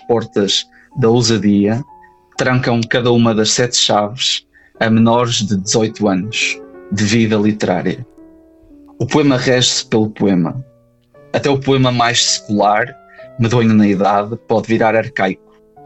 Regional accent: São João da Madeira, Aveiro, Portugal; also born or lived in Porto; Sim, minha infância foi toda em São João da Madeira. Contudo, agora o meu período mais académico foi todo passado e vivido no Porto.

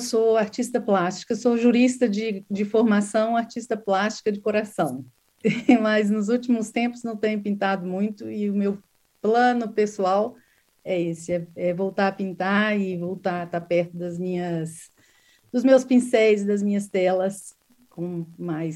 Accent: Brazil; now in Portugal; já perceberam, sou brasileira, vivo aqui na freguesia há 4 anos

